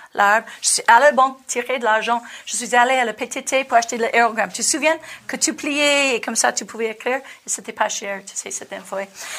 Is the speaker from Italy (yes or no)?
no; United States; French is a second language; Je suis américaine, je marche nulle part.